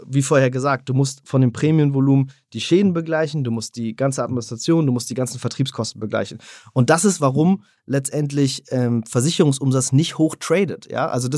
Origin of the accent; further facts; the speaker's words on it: Berlin, Germany; also born or lived in Switzerland; Ich bin ursprünglich Berliner